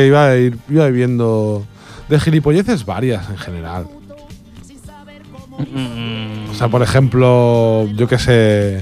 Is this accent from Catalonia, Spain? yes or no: yes; Sant Adrià de Besòs, Catalonia, Spain; yo soy un chico de San Adrián. Soy mucho más pijo que vosotros